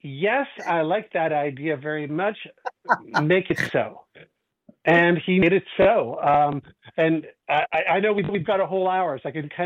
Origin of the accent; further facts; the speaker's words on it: Saskatchewan, Canada; born there; I was born in Saskatchewan, Canada, and I was 10 years old when John Paul II was elected to the papacy.